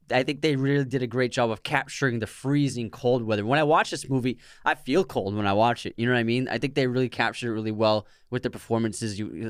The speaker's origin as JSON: {"language": "English", "town": "Boston", "region": "Massachusetts", "country": "United States", "said": "We're from Boston, so we know what snow is like."}